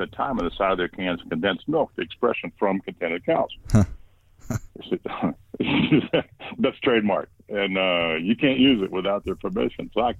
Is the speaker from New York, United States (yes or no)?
no; West Virginia, United States; but born and raised in Appalachia. I went to school at the U. And now there's a system shot for you. A teenage kid goes from the backwoods of West Virginia to Miami.